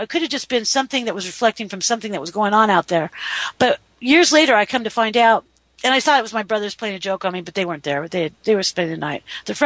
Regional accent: Las Vegas, Nevada, United States; born there; well, I was born in Las Vegas, Nevada. I always love saying that because it's true.

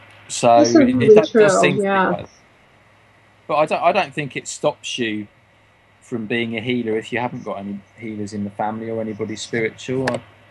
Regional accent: Banbury, South East England, United Kingdom; also born or lived in London / Berkshire; Yeah, I was born in London, yeah. But we moved away from London when I was quite young to a county called Berkshire, and then up here to Banbury, which is near Oxford.

